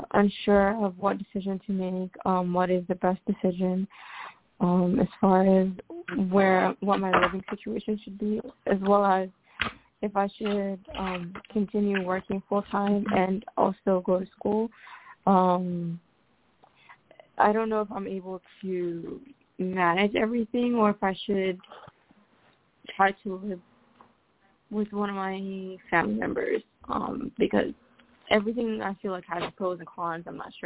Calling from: Ohio, United States; My first name is … I'm calling from Ohio.

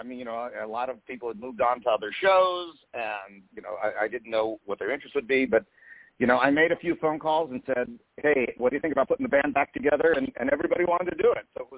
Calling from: Los Angeles, California, United States; I'm at the Electric Entertainment offices in Los Angeles, California.

